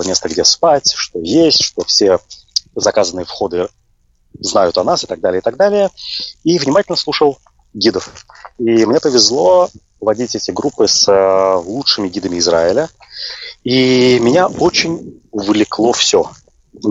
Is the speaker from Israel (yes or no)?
no; Russia; moved away as an adult; Несмотря на то, что я родился в России и прожил 25 лет в России, в Советском Союзе, в России